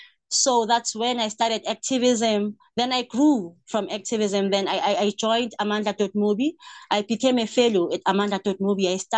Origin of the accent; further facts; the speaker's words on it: Soweto, Gauteng, South Africa; Where I come from, I live in a small township in Soweto that's in Snake Park, Tulani, but I grew up in Meadowlands. So me and my family, we moved in Snake Park in 2004, if I can remember. I was still in high school then.